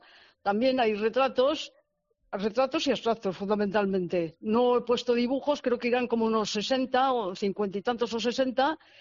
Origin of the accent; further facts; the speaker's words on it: Madrid, Community of Madrid, Spain; now in Manilva, Spain; Yo soy de Madrid, está por el norte, y después pues vine para Málaga y vivo en Manilva.